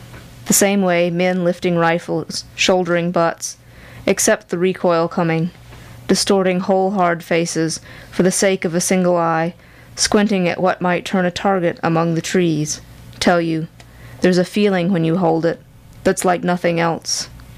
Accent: Franklin, North Carolina, United States; I'm originally from Franklin

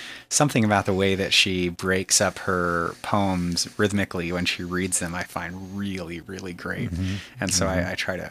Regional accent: Chevy Chase, District of Columbia, United States; I grew up in Chevy Chase in Washington, D.C.

